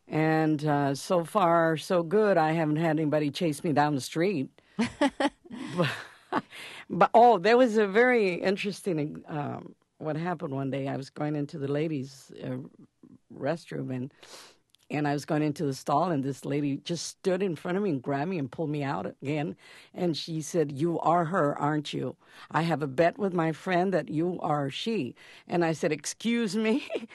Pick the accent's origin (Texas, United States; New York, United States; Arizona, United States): Texas, United States; El Paso; I was born and raised in Texas, in El Paso, Texas. It's a border town.